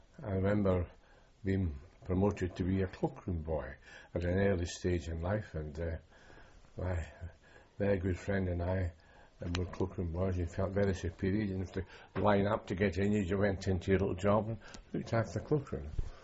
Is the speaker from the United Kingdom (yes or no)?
yes; Edinburgh, Scotland, United Kingdom; moved away as an adult; I was born in Edinburgh on the 10th of March 1923.